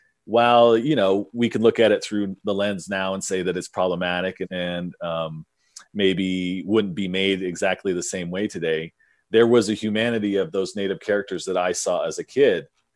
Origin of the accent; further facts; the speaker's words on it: Nevada, United States; because I am from Nevada. I'm from the West.